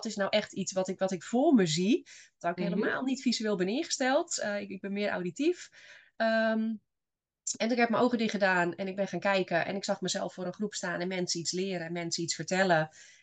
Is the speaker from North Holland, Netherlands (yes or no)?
yes; Assendelft, North Holland, Netherlands; Ik kom uit het Zaanse Assendelft.